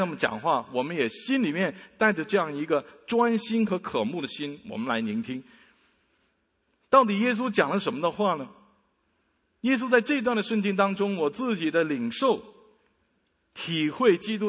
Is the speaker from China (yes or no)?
yes; China; 如果做这样的事情我们中国人真的很丢脸